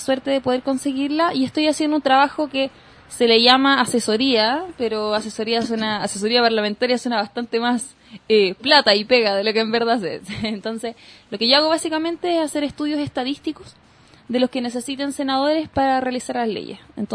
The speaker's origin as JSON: {"language": "Spanish", "town": "San Miguel", "region": "Santiago Metropolitan Region", "country": "Chile", "tie": "born there", "said": "Así que nací en San Miguel, San Miguelina, con este escape que quizá tuvieron mis padres."}